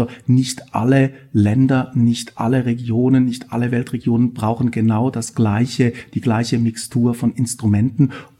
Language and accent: German; Switzerland; Ich komme aus der Schweiz, wo alles ausgehandelt wird.